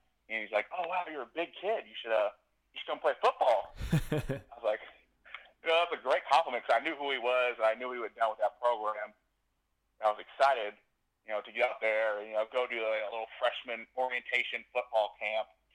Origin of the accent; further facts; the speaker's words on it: Portland, Oregon, United States; So I grew up in Portland, Oregon, northwest Portland, Bethany area. I had a really great upbringing.